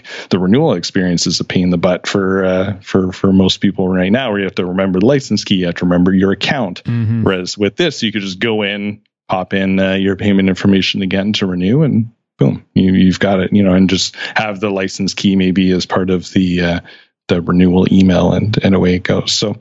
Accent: Canada; he's in the Asian country, I'm in Canadian.

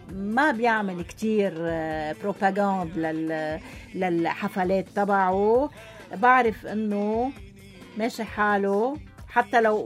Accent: Lebanon; نحن كلبنانية

